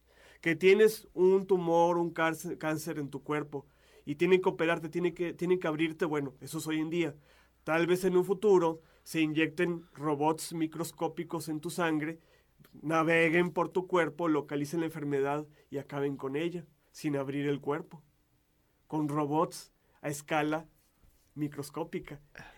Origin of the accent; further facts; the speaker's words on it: Torreón, Coahuila, Mexico; como mexicanos, como coahuilenses, como torrenenses